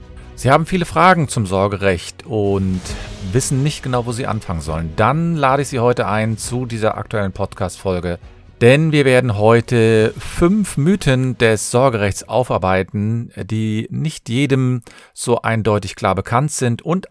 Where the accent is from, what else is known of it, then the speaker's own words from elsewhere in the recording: Cologne, North Rhine-Westphalia, Germany; Ich bin Fachanwalt für Familienrecht und ich komme aus Köln